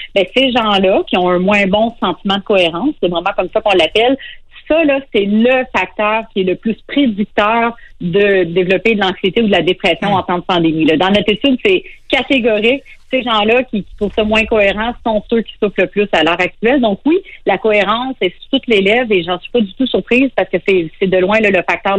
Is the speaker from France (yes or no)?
no; Sherbrooke, Quebec, Canada; Ben écoute, moi je suis de Sherbrooke